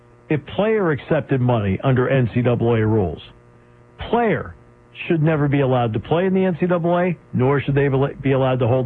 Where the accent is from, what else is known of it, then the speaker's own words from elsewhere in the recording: Enfield, Connecticut, United States; I grew up in Enfield, Connecticut.